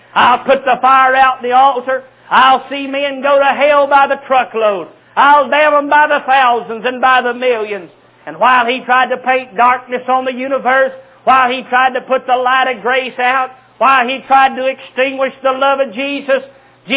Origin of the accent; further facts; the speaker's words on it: North Carolina, United States; There's one at Raleigh, North Carolina, my home state.